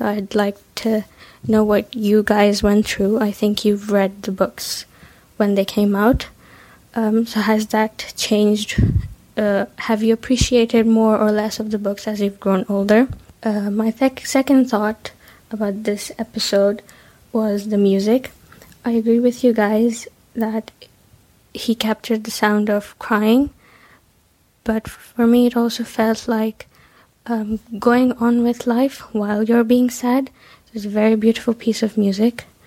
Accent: Pakistan; English is a second language; now in Istanbul, Turkey; I called in before and you guys asked me where I'm from. I'm from Pakistan, but I live in Istanbul.

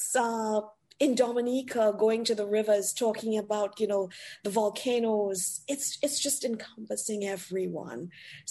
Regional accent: Trinidad & Tobago; also born or lived in Antigua; My mother's Antiguan. My father's Trinidadian. I was born in Antigua, but I lived practically all of my life in Trinidad and Tobago. So I think for me, I have the best of both worlds. So I call myself a Trintigan

